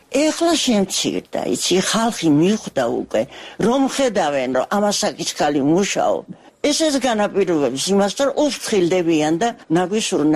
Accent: Kakheti, Georgia; მიყვარს ჩემი ქალაქი ძალიან. აქ დავიბადე, აქ გავიზარდე, აქ მოღვაწეობდი თავიდანვე.

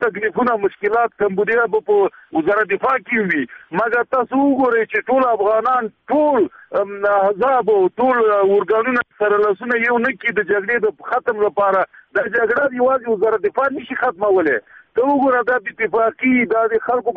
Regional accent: Afghanistan; زه یو افغان یم

